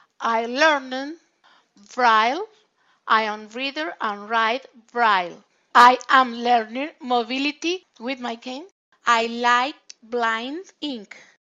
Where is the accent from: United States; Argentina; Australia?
Argentina; first language Spanish; English is a second language; I am 52 years old. I am from Argentina in South America. My first language is Spanish.